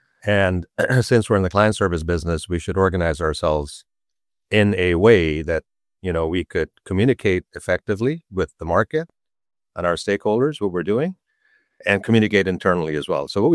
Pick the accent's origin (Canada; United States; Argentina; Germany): Canada; So I grew up in Canada, so I go to Canada often